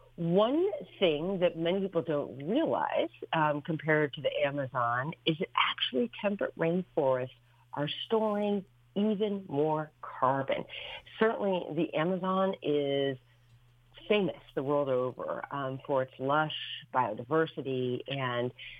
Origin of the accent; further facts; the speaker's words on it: Portland, Maine, United States; I grew up in Portland, Maine, and I know the coast very well since my family spent a lot of time on a boat.